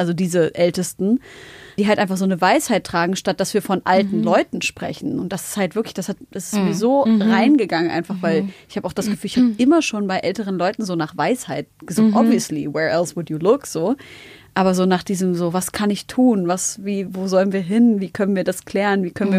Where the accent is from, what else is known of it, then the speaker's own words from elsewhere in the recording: Germany; born there; ja, ich bin in Deutschland geboren